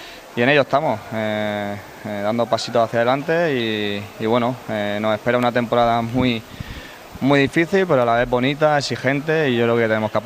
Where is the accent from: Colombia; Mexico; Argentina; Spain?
Spain; Cieza, Region of Murcia; yo vengo de Murcia, estoy de Cieza y estoy un poco acostumbrado a estas temperaturas